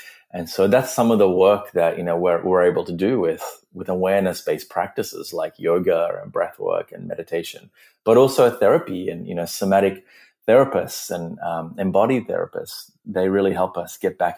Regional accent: Sri Lanka; now in Australia; I was an immigrant when I moved from Sri Lanka to Australia, and I experienced a lot of abuse and a lot of racial abuse and new country.

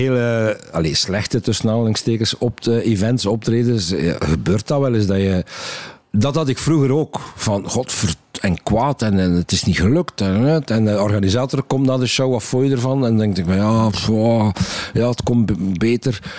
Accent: West Flanders, Belgium; Bijvoorbeeld in West-Vlaanderen is dat, de provincie waar ik vandaan kom, is dat echt heel... heel erg aanwezig.

